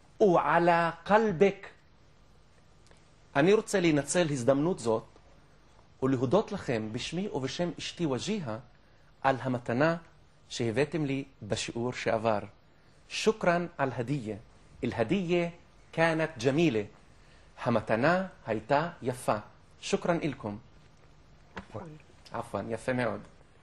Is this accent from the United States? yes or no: no; Kafr Bara, Central District, Israel; הרשו לי להזמינכם אל כפר מולדתי, כפר ברא.